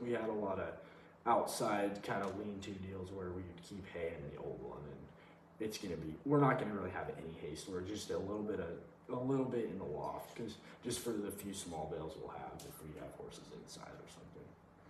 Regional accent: Troy, Idaho, United States; Oh, I am from Troy, Idaho. I've been my whole life. Right outside of Moscow, Idaho. That's a bigger town around there. Lewiston, Idaho, right around in there.

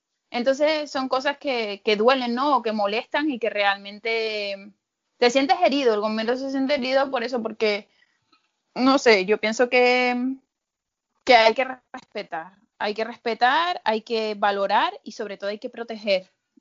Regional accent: Canary Islands, Spain; Dios, qué grande es mi tierra, ¿no? O sea, qué grande es ese trocito de isla

